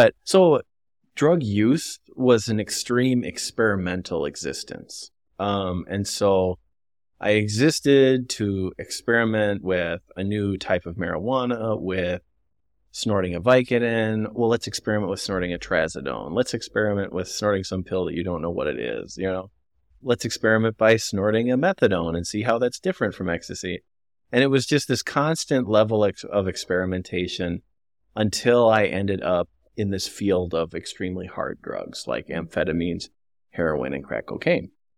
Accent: North St. Paul, Minnesota, United States; I am originally from North St. Paul, Minnesota.

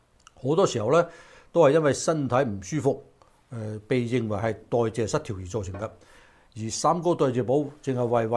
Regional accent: China; 我哋中國人只能夠係靠兩雙手咧攞咗嗰啲錢翻嚟

